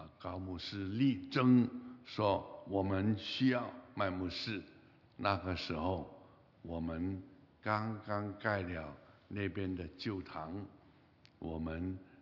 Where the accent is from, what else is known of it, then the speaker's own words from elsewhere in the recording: Hong Kong; also born or lived in Singapore / Malaysia / Canada; 我们在香港长大，我们看自己是香港人，